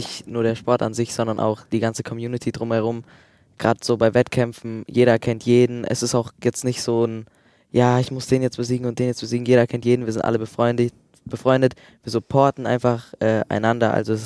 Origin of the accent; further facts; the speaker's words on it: Bamberg, Bavaria, Germany; Und ich komme aus Bamberg, da gibt es jetzt nicht so gute Vereine